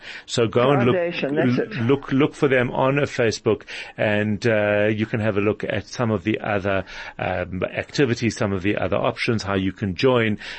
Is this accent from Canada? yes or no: no; Johannesburg, Gauteng, South Africa; I grew up in Observatory, but the synagogue was in Yeovil